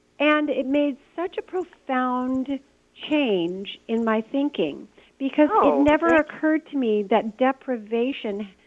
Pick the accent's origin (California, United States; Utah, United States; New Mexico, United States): California, United States; Monterey; now in Los Angeles, United States; when I moved down to Los Angeles, because I grew up in Monterey